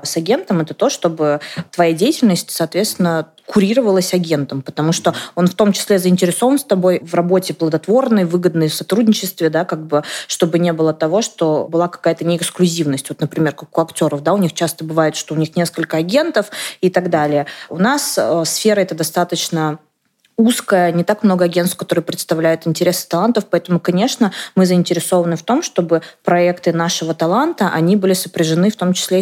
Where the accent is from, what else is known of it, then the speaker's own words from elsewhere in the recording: Saint Petersburg, Russia; Я сама из Санкт-Петербурга.